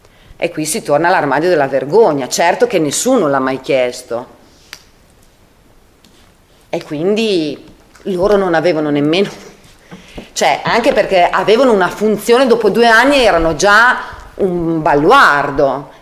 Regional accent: Campogalliano, Emilia-Romagna, Italy; come aveva vissuto Campo Gagliano, quindi il mio paese, il mio territorio

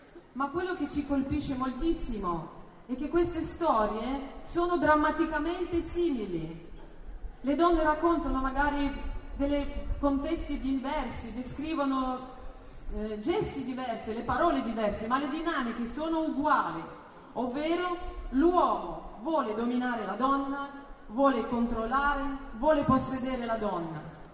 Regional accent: Russia; Italian is a second language; now in Italy; Io sono russa e ho 42 anni.

